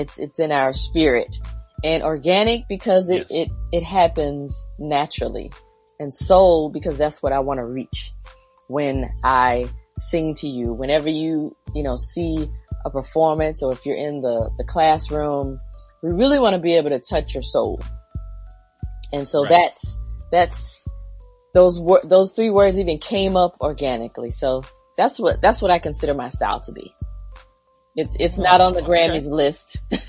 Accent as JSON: {"language": "English", "town": "Summerton", "region": "South Carolina", "country": "United States", "tie": "born or raised there", "said": "So I'm a country girl, born and raised in South Carolina, Summerton, South Carolina, to be exact."}